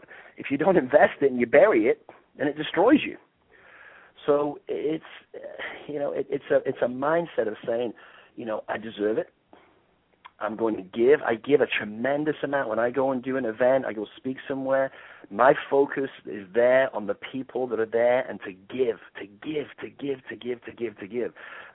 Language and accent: English; England, United Kingdom; soccer because I grew up with that in England.